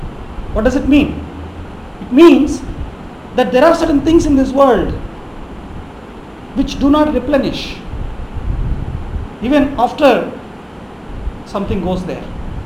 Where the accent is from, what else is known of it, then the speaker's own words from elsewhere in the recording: India; I'm just talking about a cow because I'm an Indian.